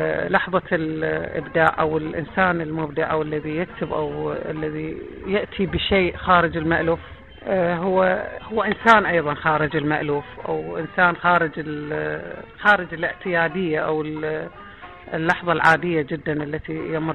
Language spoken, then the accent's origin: Arabic; Diwaniyah, Al-Qadisiyah Governorate, Iraq; نشأت في مدينة الديوانية إحدى مدن الفرات الأوسط، وكانت مكتبة الديوانية قريبة أيضا. نشأت في بيت عروبي، أبي شاعر من لغة أو شعر البدو